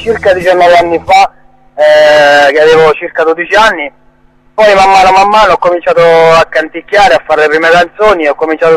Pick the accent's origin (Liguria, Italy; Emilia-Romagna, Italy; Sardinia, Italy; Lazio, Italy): Lazio, Italy; Cassino; ma a Cassino, nel mio paese, l'abbiamo riproposto